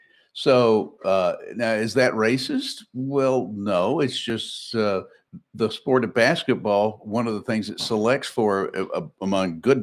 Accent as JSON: {"language": "English", "region": "Mid-South", "country": "United States", "said": "Well, I'm from the Mid-South."}